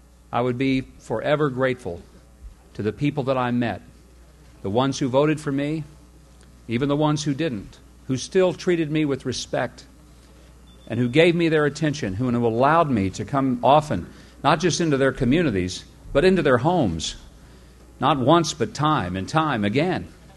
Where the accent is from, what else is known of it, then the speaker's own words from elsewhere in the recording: Arkansas, United States; That I would ever be able to love a state as much as I love my home state of Arkansas